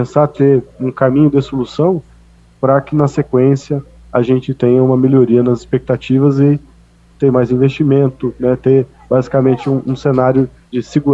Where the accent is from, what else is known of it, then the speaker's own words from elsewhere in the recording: Brazil; como nós brasileiros estamos olhando também em relação à nossa perspectiva futura